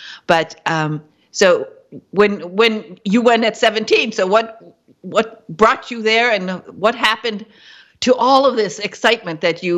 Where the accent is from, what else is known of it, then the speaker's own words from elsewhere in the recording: Michigan, United States; moved away as an adult; when I was 11 years old, I told my parents, and I'm from Northern Michigan, in the middle of nowhere, but I told my parents, I'm moving to England